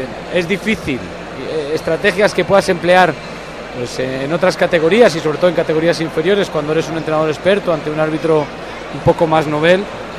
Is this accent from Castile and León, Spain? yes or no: yes; Castile and León, Spain; Como lo que somos, castellano-leoneses.